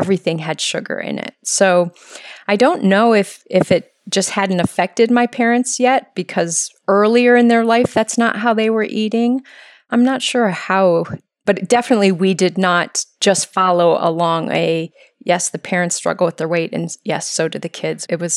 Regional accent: Michigan, United States; also born or lived in Ohio; now in Hawaii, United States; Well, I'm originally from Michigan. I grew up kind of in a rural setting. I always struggle saying that word, rural. And did all of my schooling in Michigan, spent most of my adult life living in Ohio. So I'm a Midwest person.

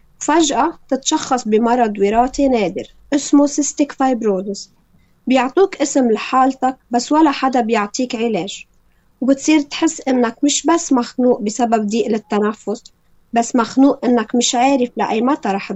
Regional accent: Lebanon; born there; ولدت بلبنان وعشت هالحالة بتفاصيله. اليوم عمري 24 سنة

